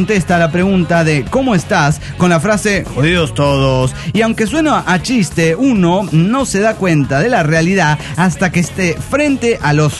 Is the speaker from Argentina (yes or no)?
no; Cochabamba, Bolivia; Soy la chica de Encinosita de Cochabamba.